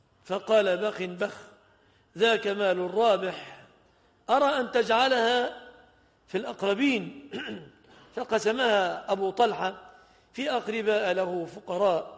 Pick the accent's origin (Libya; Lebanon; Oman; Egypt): Egypt; فعلى ما تعودناه عندنا في مصر اشترت الأجرة، كم الأجرة؟